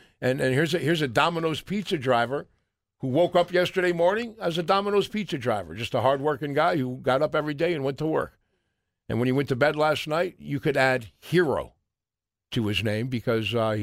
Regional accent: United States; But when you go to different places, you realize, boy, I'm glad I'm American.

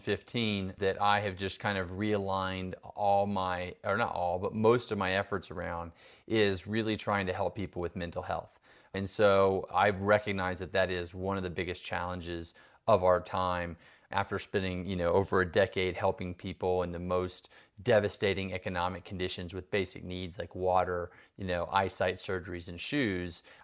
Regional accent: Jackson Hole, Wyoming, United States; first responders and my hometown in Jackson Hole.

